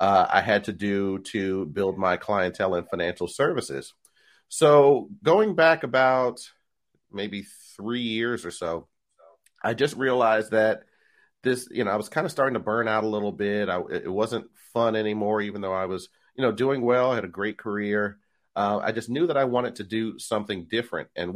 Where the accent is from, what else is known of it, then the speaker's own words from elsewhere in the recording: Philadelphia, Pennsylvania, United States; You know, I'm from Philly, so, you know, we call them hoagies, might be subs where you're from